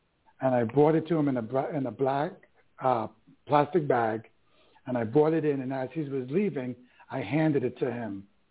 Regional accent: Bronx, New York, United States; You know, I grew up in the Bronx, New York, in the 70s, 80s.

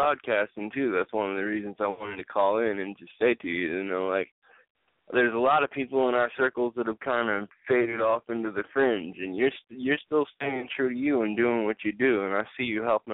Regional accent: Philadelphia, Pennsylvania, United States; I grew up in Philadelphia, one of the foundation cities of this country

